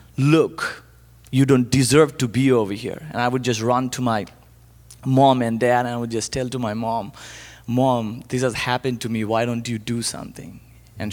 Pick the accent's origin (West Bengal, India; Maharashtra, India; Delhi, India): West Bengal, India; Kolkata; I'm born and raised in Asia, particularly in India, Calcutta.